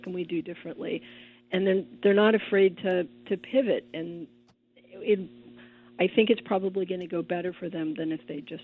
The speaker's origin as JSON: {"language": "English", "town": "Seattle", "region": "Washington", "country": "United States", "said": "Not everybody wants to live in Seattle. I'm from Seattle. I love it, but I understand that in February it's rough."}